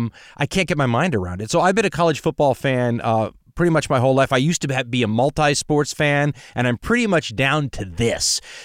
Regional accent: California, United States; I'm from Southern California.

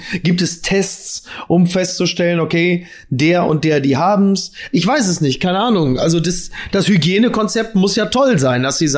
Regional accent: Belgium; Ja, also als Belgier war ich auch der Ansicht.

